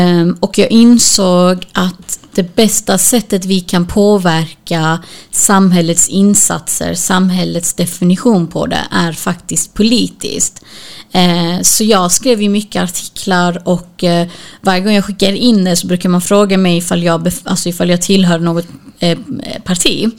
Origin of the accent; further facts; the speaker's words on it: Sweden; born there; Utöver det så kommer jag ifrån Kurdistan. Mina föräldrar är därifrån. Jag är född här i Sverige. Så jag har rötter där borta.